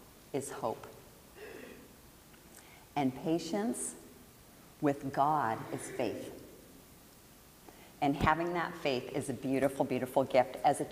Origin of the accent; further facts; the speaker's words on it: Arizona, United States; because part of my life I grew up in Arizona, when she remarried, that's where we went.